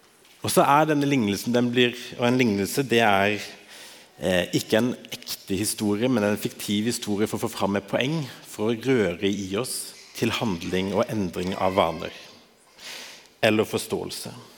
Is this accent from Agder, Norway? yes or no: yes; Agder, Norway; moved away as an adult; Jeg kommer opprinnelig fra Sørlandet, men har de siste 5 årene bodd her på Østlandet, 4 år i Askim og 1 år i Oslo.